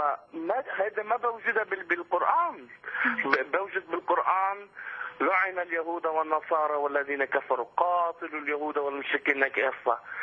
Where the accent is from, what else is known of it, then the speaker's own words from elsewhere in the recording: Lebanon; born there; انا اصلي فلسطيني، خلقت باحد المخيمات بلبنان